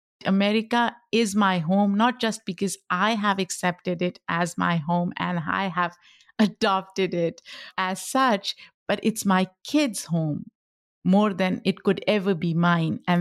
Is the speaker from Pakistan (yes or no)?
yes; Pakistan; first language Pashto; English is a second language; We speak Pashto, which is my mother tongue. And then we speak Urdu, which is another language spoken in Pakistan.